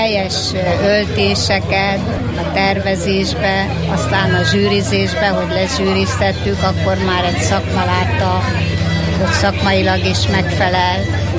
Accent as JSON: {"language": "Hungarian", "town": "Nagyvisnyó", "region": "Heves", "country": "Hungary", "tie": "born or raised there", "said": "Hát én abban a helyzetben vagyok, hogy én ebbe születtem. Nagy Visnyó, a szülőfalum, a Bükkhegység másik oldala, az északi oldala. Tehát Nagy Visnyón mi ezzel foglalkoztunk."}